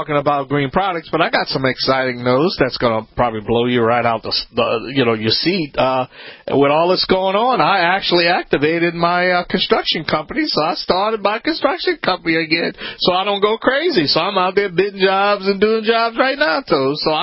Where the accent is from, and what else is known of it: Louisiana, United States